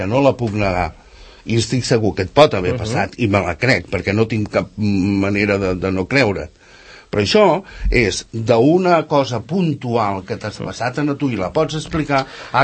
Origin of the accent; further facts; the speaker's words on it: Catalonia, Spain; som catalans